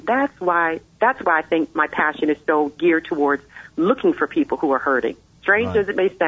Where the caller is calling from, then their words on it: Philadelphia, Pennsylvania, United States; Well, this morning I'm outside of Philadelphia, Pennsylvania, the city of brotherly love.